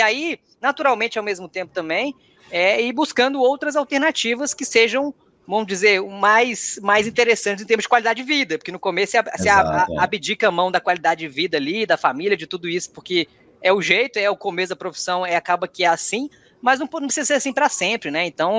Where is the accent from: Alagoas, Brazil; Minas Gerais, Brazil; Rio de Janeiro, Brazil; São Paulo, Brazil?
Minas Gerais, Brazil; Belo Horizonte; moved away as an adult; also born or lived in Pará; Mudei para Imbres, lá no Pará. Só que eu sou mineiro, eu sou de BH.